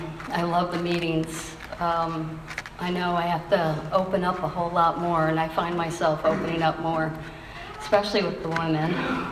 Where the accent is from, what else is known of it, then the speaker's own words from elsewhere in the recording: Connecticut, United States; moved away as an adult; I came from Connecticut, Karen, as well. I moved down here in 2014